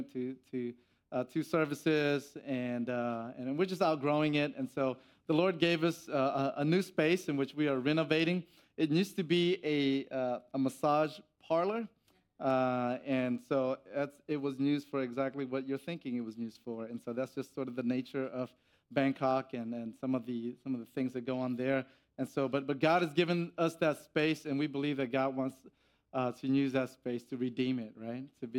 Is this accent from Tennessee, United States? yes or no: yes; Antioch, Tennessee, United States; I'm actually from Middle Tennessee. Grew up here, specifically from Antioch, right? So went to Antioch High School